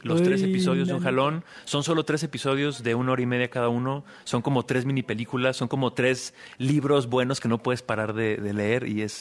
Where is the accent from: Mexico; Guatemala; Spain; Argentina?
Mexico; Mexico City; eso es muy la esencia de quienes somos como chilangos también